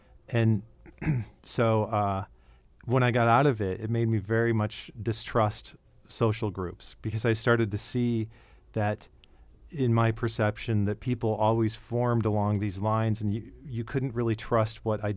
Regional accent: Cleveland, Ohio, United States; I grew up in Cleveland, Ohio

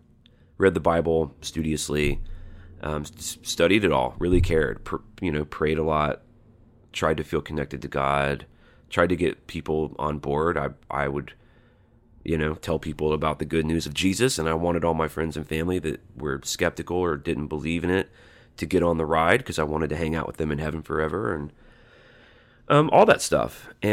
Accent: Alabama, United States; I grew up in Alabama, which is a nominally religious place, at least in lip service.

